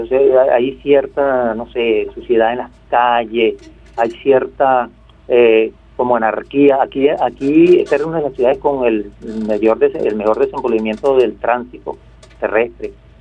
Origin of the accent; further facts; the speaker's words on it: Valencia, Carabobo, Venezuela; also born or lived in Barquisimeto; yo soy de origen barquisimetano, por cierto, pero claro, yo me fui muy joven a Valencia y hoy en día, pues, evidentemente que soy más valenciano que barquisimetano.